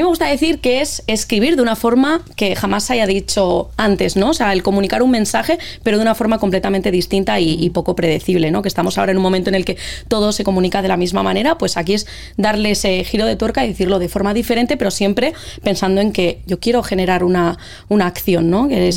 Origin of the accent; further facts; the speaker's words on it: Basque Country, Spain; un mail completamente distinto a las marcas que estaban en el País Vasco, que es de donde vengo, ¿no?